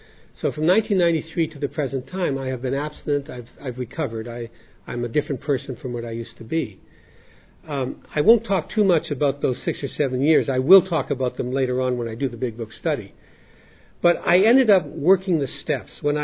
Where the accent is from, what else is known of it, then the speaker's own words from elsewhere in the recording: Winnipeg, Manitoba, Canada; we were in the airport in my hometown of Winnipeg, Canada.